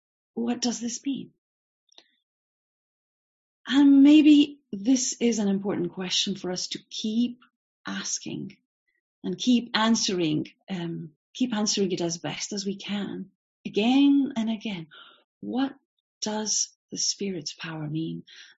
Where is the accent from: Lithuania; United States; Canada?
Lithuania; I come from Lithuania. That's my home country. I was born still when it was Soviet Union, in a family of believers